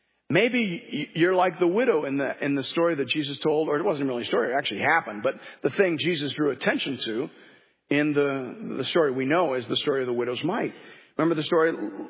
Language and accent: English; Canada; I'm always curious as a Canadian how similar Canadian demographics and church demographics are to American